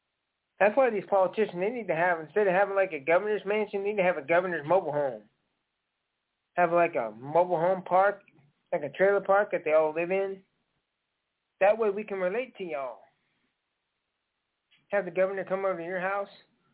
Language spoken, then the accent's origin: English; Indiana, United States; I'm from Indiana, and one of the biggest things is this movie called Hoosiers.